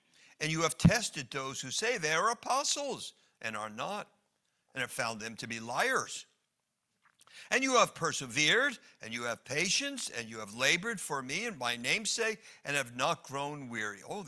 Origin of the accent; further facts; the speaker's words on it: New Jersey, United States; remind you that I am from New Jersey. I was raised here in New Jersey, and we're on a half vacation, half work time.